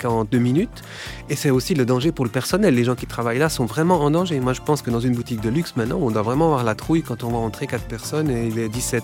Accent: Switzerland; pour revenir chez nous en Suisse plus pragmatiquement, coûtent cher.

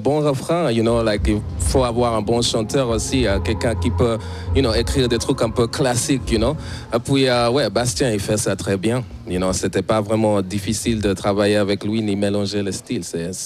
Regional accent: Switzerland; j'ai grandi la plupart de ma vie ici. Donc, mes amis, je connais tous les roues, c'est chez moi ici.

